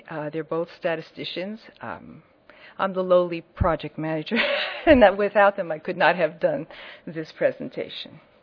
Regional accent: Montreal, Quebec, Canada; I'm from Montreal, the province of Quebec, Canada.

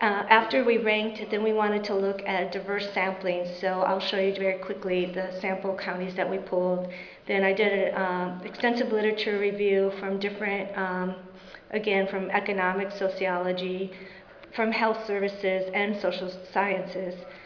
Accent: New Mexico, United States; Since I'm from New Mexico and this was a project funded by the RWJ Center, I wanted to make a New Mexico county a comparative county.

